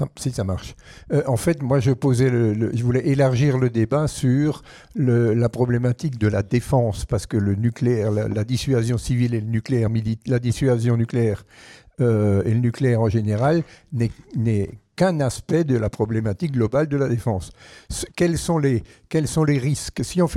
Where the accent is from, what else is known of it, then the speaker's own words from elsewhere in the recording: Grand Est, France; je suis alsacien, j'ai un député, mon député est un nucléaire pur et dur.